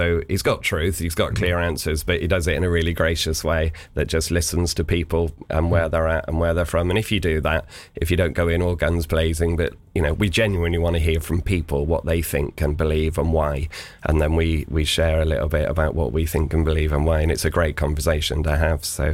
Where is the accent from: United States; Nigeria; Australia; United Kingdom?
United Kingdom; England; we talk about the weather, don't we, because we're English.